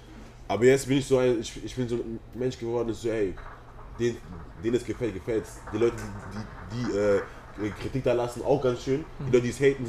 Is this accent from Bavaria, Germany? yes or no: no; Eschweiler, North Rhine-Westphalia, Germany; born there; ich bin 21 Jahre alt. Ich wurde in Eschweiler geboren. Ist so ein Kreis Aachen